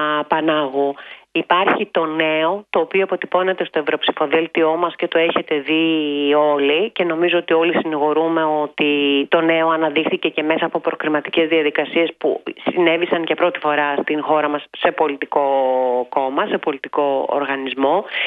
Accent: Kavala, Eastern Macedonia and Thrace, Greece; born there; Γεννήθηκα στην Καβάλα.

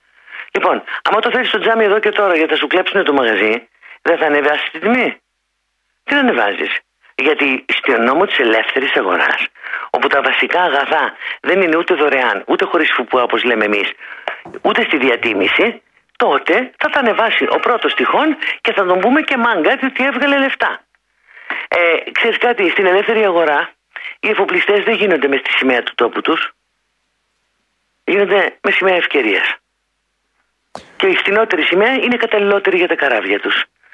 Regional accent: Geraki, Peloponnese, Greece; το χωριό μου, γιατί είμαι από λαδοχώρη η καταγωγή μου, από το Γεράκι Λακωνίας

